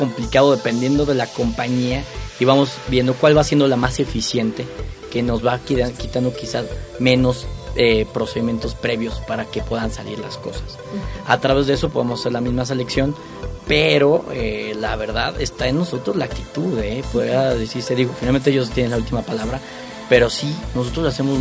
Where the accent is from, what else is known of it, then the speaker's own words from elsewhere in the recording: Mexico; No, como mexicanos a veces no prevemos.